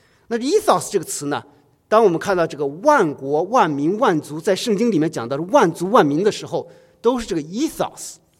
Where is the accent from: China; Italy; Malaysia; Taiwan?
China; Inner Mongolia; born there; 我对蒙古族呢也感兴趣，因为我自己是内蒙古出生的啊